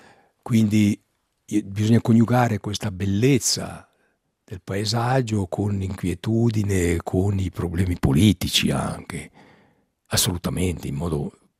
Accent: Ticino, Switzerland; accent: Mendrisiotto dialect; nel dialetto mio dialetto, che è quello del Mendrisiotto

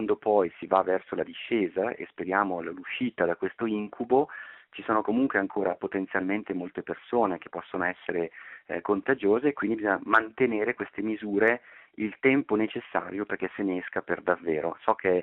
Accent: Bergamo, Lombardy, Italy; Io abito a Bergamo, sono bergamasco, anche se lavoro all'Università di Padova

